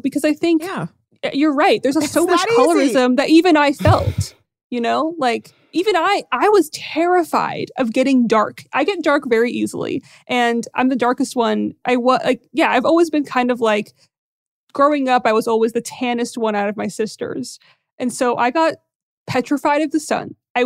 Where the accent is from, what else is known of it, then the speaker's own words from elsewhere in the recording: Syria; that, when people meet me and one, they figure out I'm Middle Eastern, especially if they figure out I'm from Syria.